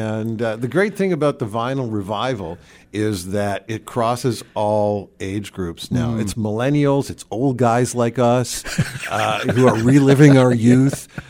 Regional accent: Montreal, Quebec, Canada; Because I come from Montreal

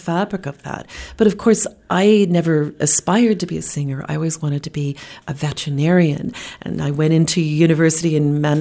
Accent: Morden, Manitoba, Canada; My hometown in Morden also has reached out.

